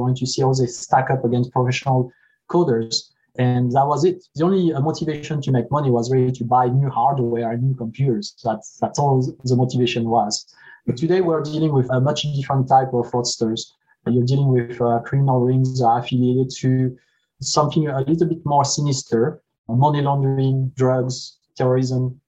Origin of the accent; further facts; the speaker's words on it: France; English is a second language; now in United States; I grew up in France, as you can hear from my accent.